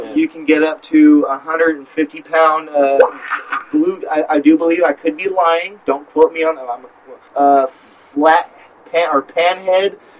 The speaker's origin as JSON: {"language": "English", "town": "Fresno", "region": "California", "country": "United States", "tie": "born or raised there", "lives_now": "Oklahoma, United States", "said": "Like I said, I grew up in Fresno, California. I went to Madison Elementary School."}